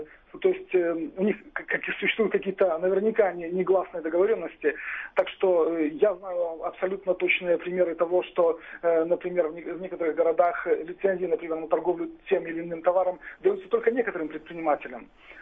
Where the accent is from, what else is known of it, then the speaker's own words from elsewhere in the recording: Belarus; Ну, я тоже белорус, поэтому могу это процитировать.